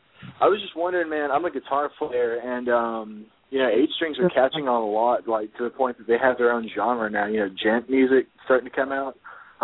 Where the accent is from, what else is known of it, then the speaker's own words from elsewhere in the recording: Arkansas, United States; Yeah, I'm from Arkansas.